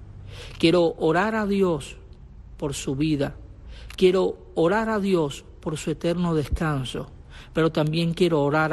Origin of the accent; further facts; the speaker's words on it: Cuba; como cristianos y como cubanos